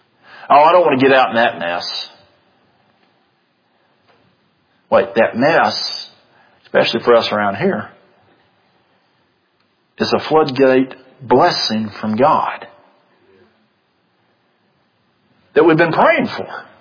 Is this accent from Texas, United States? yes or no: no; Tennessee, United States; I am a Tennessean. We did save you boys, so I guess I couldn't.